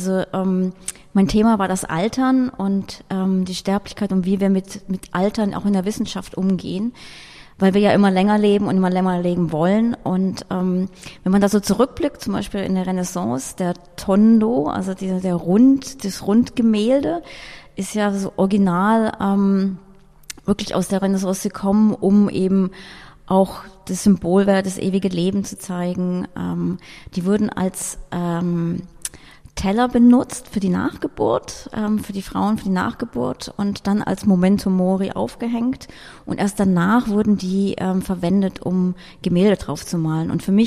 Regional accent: London, United Kingdom; now in Berlin, Germany; Also ich komme ja aus London, habe da über Jahre eben auch studiert und gearbeitet

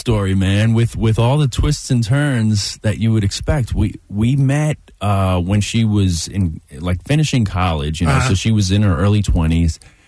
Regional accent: Queens, New York, United States; So I grew up in Queens, so like now there's like bugs around

